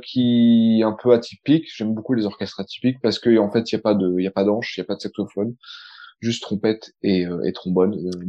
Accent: Provence-Alpes-Côte d'Azur, France; moi je viens du Var, et je faisais déjà de la musique, mais vraiment pas du tout jazz. Et en fait, en déménageant à Aix, en Provence, pour des études de musicologie à la fac

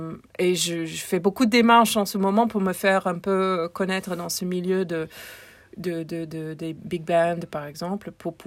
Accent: United States; pour mon état, pour mon pays natal, les États-Unis.

